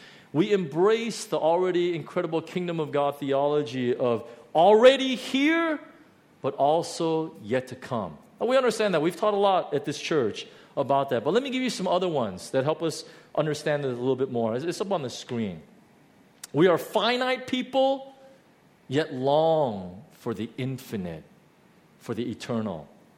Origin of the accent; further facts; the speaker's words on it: United States; Because when I was growing up in the United States, I was told that the most respectful thing you can do is give people eye contact.